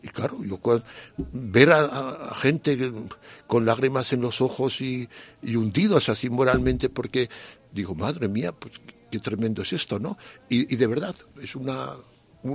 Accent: Sallent de Gállego, Aragon, Spain; y yo o me subía a Sallén, a mi pueblo, pues o me venía aquí a Jaca a verla, ¿no?

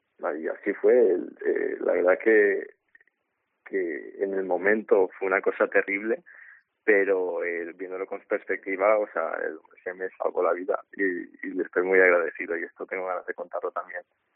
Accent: Valencian Community, Spain; yo soy valenciano y yo veía que todo el mundo estaba hablando mi idioma.

